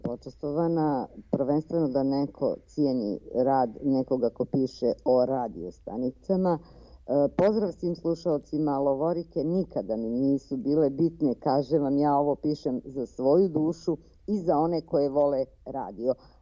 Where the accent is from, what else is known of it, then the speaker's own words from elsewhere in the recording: Herzegovina, Bosnia & Herzegovina; ja sam ipak Hercegovka jednim dijelom